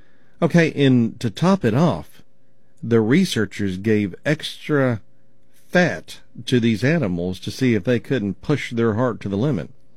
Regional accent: Oklahoma, United States; I remember when I grew up in Oklahoma, I would watch my dad take this device that had like a rubber, it was like a rubber disc with a hole in it.

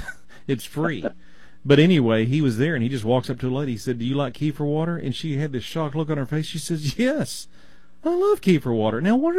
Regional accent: Texas, United States; I'm from Texas. I just say kefir.

